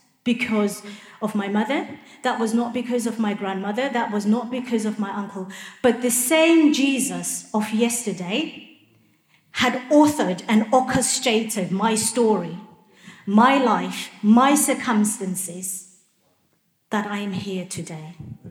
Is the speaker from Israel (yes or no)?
no; Zimbabwe; born there; I was born in Rhodesia during what they call the Bush War.